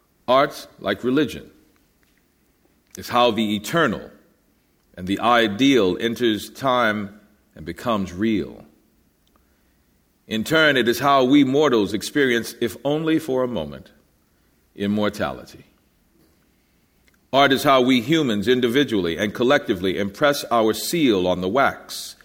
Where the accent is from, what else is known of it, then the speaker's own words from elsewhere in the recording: New Orleans, Louisiana, United States; I'm from New Orleans, so I definitely want to do it there.